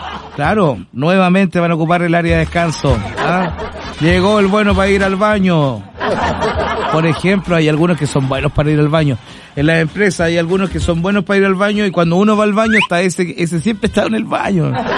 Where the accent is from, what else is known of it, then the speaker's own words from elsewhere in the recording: Carampangue, Biobío, Chile; Yo soy de Carampangue, pero ese día me quedé en Conce.